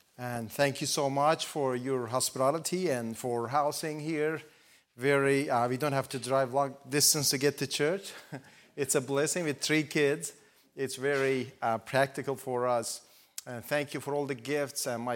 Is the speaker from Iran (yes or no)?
yes; Iran; I grew up in Iran.